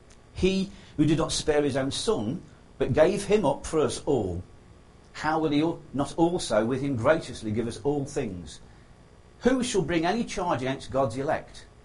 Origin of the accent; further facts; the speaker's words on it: Yorkshire and the Humber, United Kingdom; I come from North Lincolnshire, the other side of the country almost, on the eastern part of the UK, and we always got bad winters